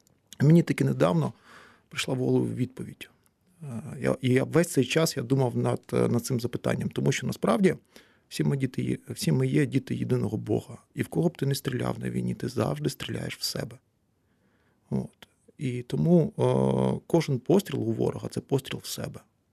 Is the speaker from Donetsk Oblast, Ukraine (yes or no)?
no; Vinnytsia, Vinnytsia Oblast, Ukraine; Я на той час пережив у Харкові, я сам родом з Вінниці.